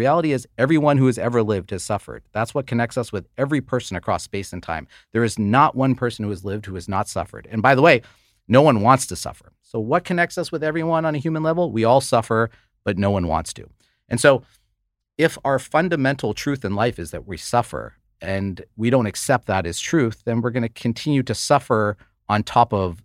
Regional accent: United States; You know, we both grew up in the United States.

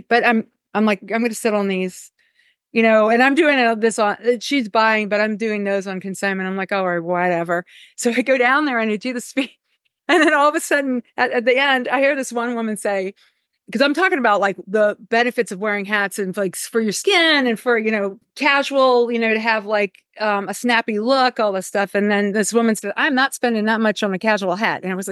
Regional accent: Pennsylvania, United States; Well, I'm a PA girl. So I studied costume design in Pennsylvania

